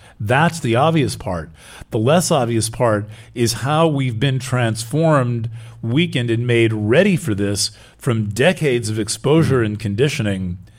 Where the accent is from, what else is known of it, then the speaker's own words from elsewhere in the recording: New York, United States; I'm from New York where we like bash into each other and totally friendly conversation.